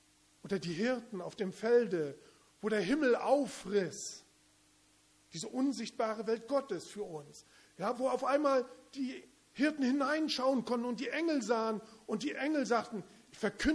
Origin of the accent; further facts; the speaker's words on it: Kyrgyzstan; Aus dem Kontext, wo ich herkomme, aus Kirgisistan, da wird Trinität, Dreieinheit oftmals so gedacht, Gott Vater, Maria und Jesus.